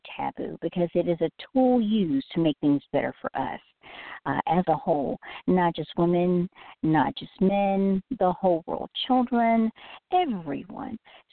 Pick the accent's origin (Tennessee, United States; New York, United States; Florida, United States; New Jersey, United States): Tennessee, United States; Memphis; and the Cleopatra Memphis for my hometown, Memphis, Tennessee.